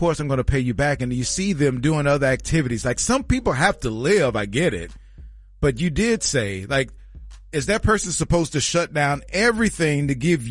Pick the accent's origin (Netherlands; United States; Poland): United States; Texas; But with me growing up in Texas, I feel like kind of an expert.